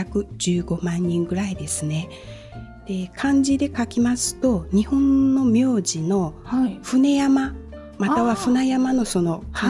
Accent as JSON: {"language": "Japanese", "country": "China", "second_language": "Japanese", "moved": "yes", "lives_now": "Hachinohe, Japan", "said": "中国から来ました。"}